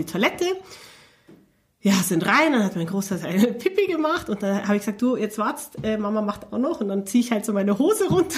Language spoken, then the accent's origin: German; Turkey; Also, ich bin Türkin und ich habe einen deutschen Pass. Okay. Aber ich bin weder türkisch-deutsch noch deutsch-türkisch, also...